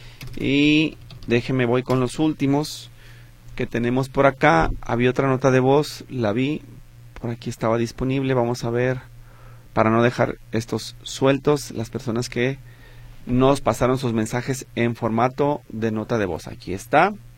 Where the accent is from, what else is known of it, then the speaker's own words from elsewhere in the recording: Puebla, Mexico; yo también soy de Puebla. No pude sacar mi acta de nacimiento en ningún módulo registro civil.